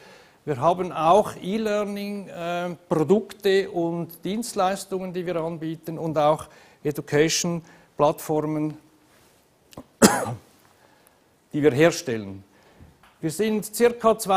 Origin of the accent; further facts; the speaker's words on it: Switzerland; accent: Swiss; aber vielleicht hören Sie es an meinem Unterton, ich komme eigentlich aus der Schweiz